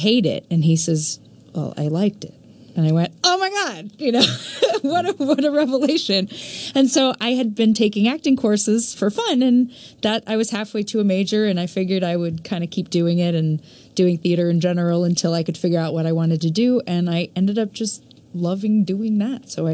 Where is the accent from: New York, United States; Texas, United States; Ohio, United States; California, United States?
Texas, United States; So, I'm from Texas originally, and I went to school for pre-med.